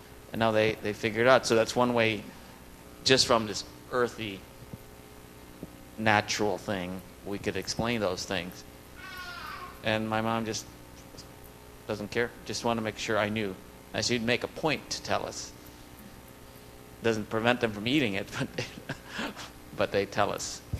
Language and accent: English; Philippines; I am Filipino, so we eat a lot of stuff that's not clean.